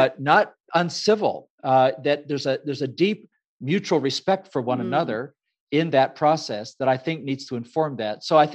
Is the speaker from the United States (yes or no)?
no; Ecuador; And so I grew up in Ecuador.